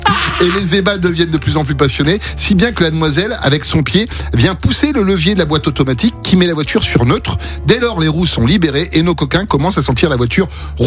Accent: France; L'argent, je suis français, je te rappelle.

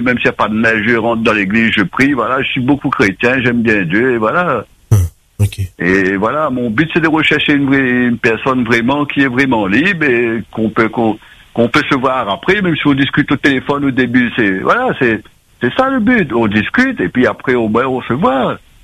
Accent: Réunion, France; Au fait, moi, je suis réunionnais, hein, au fait.

